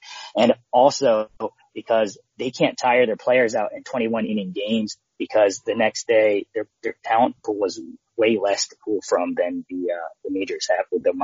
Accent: Philadelphia, Pennsylvania, United States; Like I grew up in Philly, you know

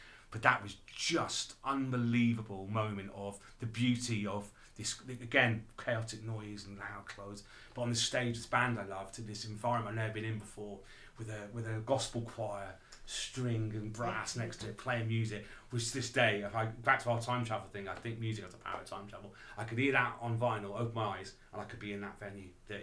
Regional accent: Shrewsbury, West Midlands, United Kingdom; Growing up in Shrewsbury, not many bands played in Shrewsbury.

